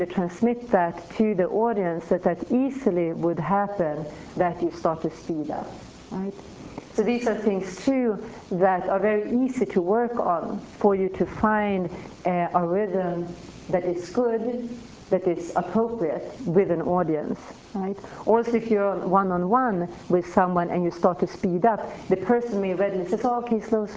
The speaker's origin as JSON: {"language": "English", "country": "Sweden", "second_language": "English", "said": "I'm from Sweden, this English thing sometimes"}